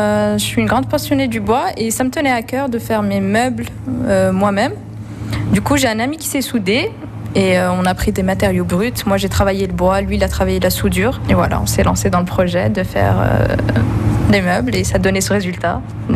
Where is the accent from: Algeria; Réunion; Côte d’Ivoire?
Algeria; now in Saint-Étienne, France; Je suis stéphanoise de cœur, mais je suis en réalité née en Algérie, j'ai grandi en Algérie. Mais ça fait quand même 18 ans que je suis à Saint-Étienne, donc on peut dire que je suis une vraie stéphanoise.